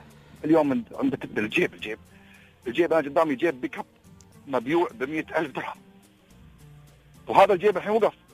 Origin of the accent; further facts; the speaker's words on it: United Arab Emirates; موجود عندنا في الإمارات